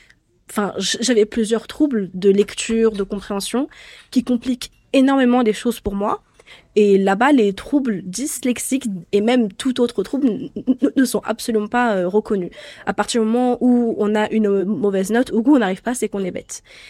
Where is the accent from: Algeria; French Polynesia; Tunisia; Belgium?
Tunisia; also born or lived in France; Je suis née en France, mais quand j'étais petite, je vivais en Tunisie, jusqu'à mes 9 ans. Et j'ai commencé mes études là-bas.